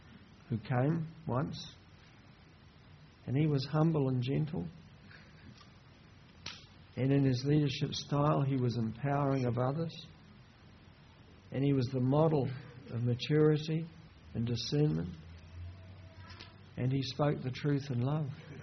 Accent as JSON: {"language": "English", "region": "Wellington", "country": "New Zealand", "tie": "born or raised there", "said": "And I grew up in Wellington."}